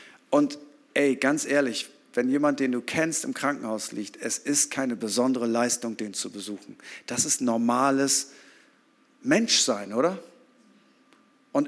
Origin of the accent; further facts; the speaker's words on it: Germany; Weil wir haben so wenig Geld, wir sind ja Deutsche, deswegen wollen wir auch in der Schweiz arbeiten.